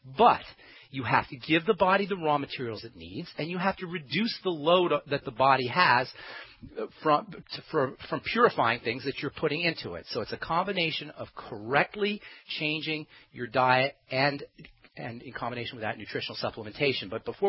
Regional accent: New Jersey, United States; I only tell that to good friends, by the way, that I'm from Jersey. people make assumptions about us Jerseyites.

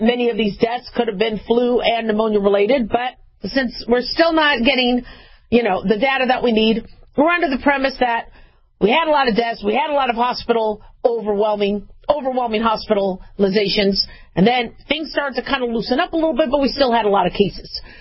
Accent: Phoenix, Arizona, United States; also born or lived in Los Angeles / Las Vegas; I know I was born in LA, I grew up in Phoenix and Vegas, but Vegas is now my hometown, all right?

